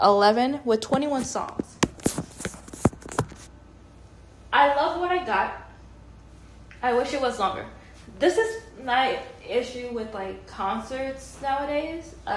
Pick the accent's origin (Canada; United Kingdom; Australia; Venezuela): Canada; now in Pittsburgh, United States; because I'm from the Northeast, from Canada, then I live in Pittsburgh